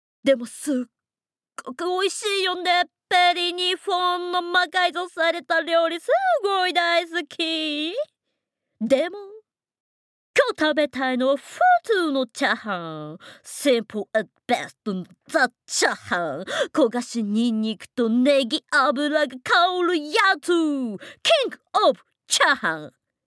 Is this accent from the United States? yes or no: yes; United States; 私アメリカ人。